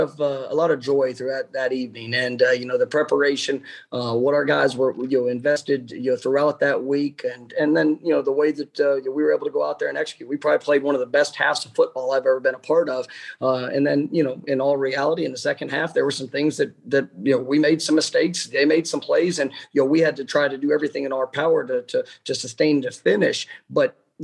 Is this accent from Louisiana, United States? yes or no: no; Dallas, Texas, United States; I grew up in Dallas, Texas. And when I was 12 years old